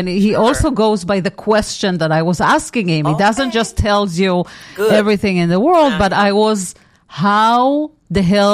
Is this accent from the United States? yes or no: no; Israel; It's also the environment that I was raised in Israel